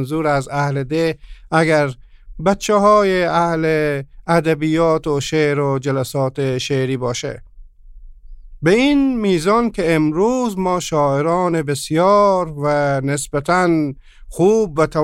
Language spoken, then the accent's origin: Persian; Herat, Afghanistan; حالا من اگه خواسته باشم یک مقداری به شهر خودمون هرات اشاره بکنم